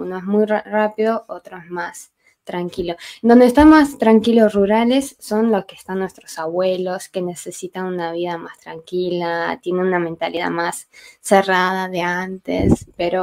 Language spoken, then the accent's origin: Spanish; Fuxing, China; No, yo era de pueblo. Sí, yo era de Fuxing, pero estaba cerca de Luntian.